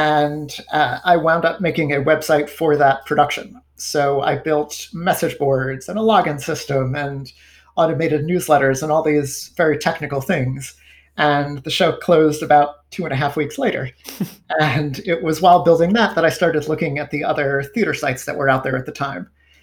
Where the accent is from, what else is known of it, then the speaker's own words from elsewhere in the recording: New York, United States; So it turned out I grew up in Rockland County.